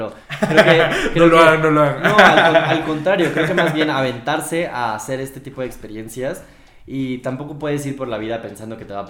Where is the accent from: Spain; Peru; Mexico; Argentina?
Mexico; Nosotros como mexicanos también tenemos la responsabilidad de ser nuestros mismos embajadores